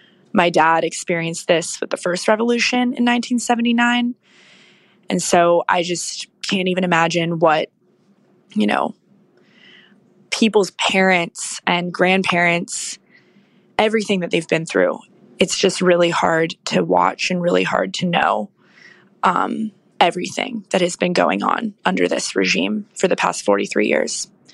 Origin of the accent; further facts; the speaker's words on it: Washington, District of Columbia, United States; I'm from Washington, D.C.